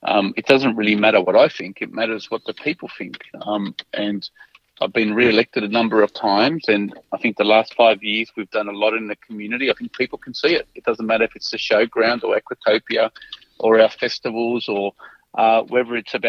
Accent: Fairfield, United States; born there; I was born in Fairfield and I love the community and the area where we live

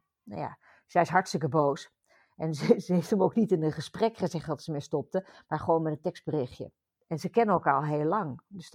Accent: Netherlands; now in Australia; dat is natuurlijk een domper voor ons als Nederlanders die hier in Australië wonen

